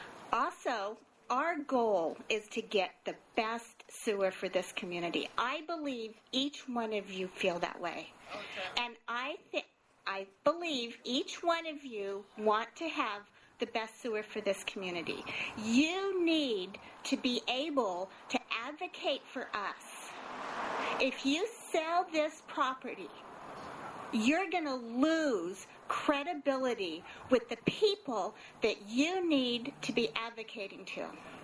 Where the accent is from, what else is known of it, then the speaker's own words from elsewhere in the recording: Los Osos, California, United States; from Los Osos.